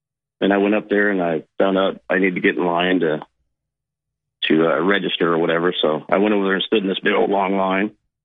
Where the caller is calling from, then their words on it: Washington, United States; I'm calling from Washington. I'm calling from Washington, brother.